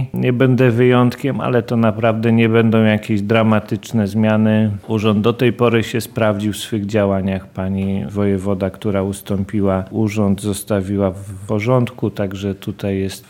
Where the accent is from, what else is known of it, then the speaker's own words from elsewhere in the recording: Świętokrzyskie Voivodeship, Poland; Ja wywodzę się z Ponidzia.